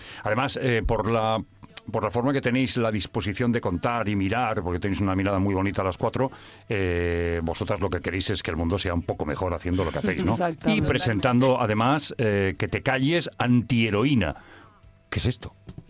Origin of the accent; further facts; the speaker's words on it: Barcelona, Catalonia, Spain; now in Madrid, Spain; Claro, llevo viviendo 32 años en Madrid, pero yo soy de Barcelona.